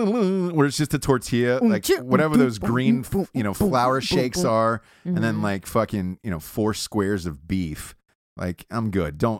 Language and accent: English; the South, United States; For me, growing up in the South, it was Bud.